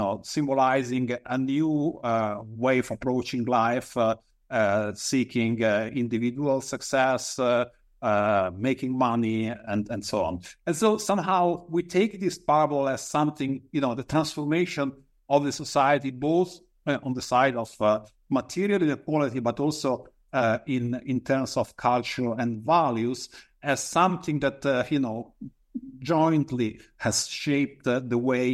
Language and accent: English; Italy; So when I grew up in Italy, I had contact with the entire spectrum of the socioeconomic variation.